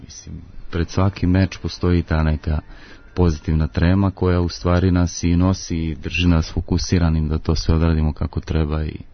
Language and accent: Serbian; Serbia; kao i kod nas u Srbiji, tako i u svetu